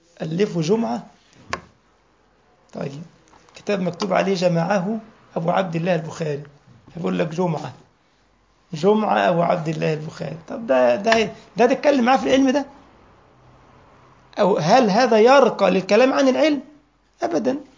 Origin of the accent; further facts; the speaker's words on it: Egypt; بولاق دي منطقة عندنا في مصر يا شيخ أحمد.